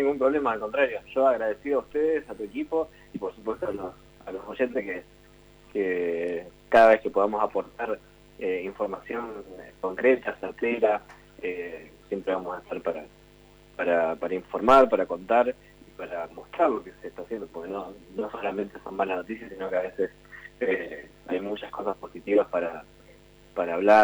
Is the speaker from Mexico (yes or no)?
no; Argentina; cuando me preguntan digo soy de Argentina.